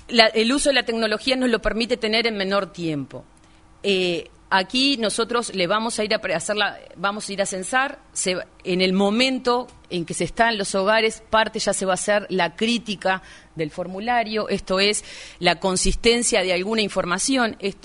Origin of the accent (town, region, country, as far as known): Uruguay